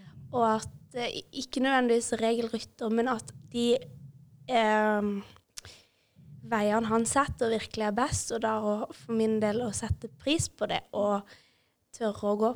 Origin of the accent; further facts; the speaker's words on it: Kristiansand, Agder, Norway; Ja, jeg er 21 år, og jeg har vokst opp her ute i Ytre Randesund.